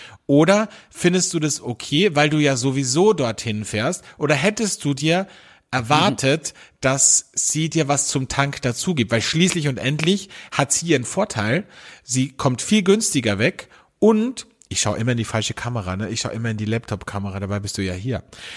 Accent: Carinthia, Austria; now in Vienna, Austria; als ich nach Wien gezogen bin, bin ich ja wirklich jedes Wochenende nach Kärnten in meine Heimat gefahren.

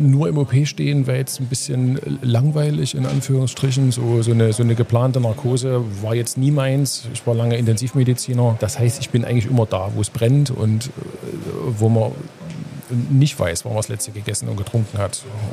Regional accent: Leipzig, Saxony, Germany; also born or lived in Glauchau; bin hier seit 2023, also gehe jetzt ins vierte Jahr. Ursprünglich komme ich aus Leipzig, habe lange Zeit in Glauchau gewohnt und gearbeitet. Arbeite nicht mehr, wohne immer noch. Kleines Häuschen in der Nähe von Glauchau.

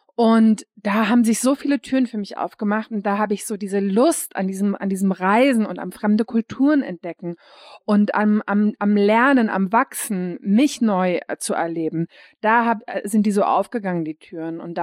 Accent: Berlin, Germany; ich bin in Berlin aufgewachsen, aber wir sind halt auch innerhalb Berlins echt viel umgezogen

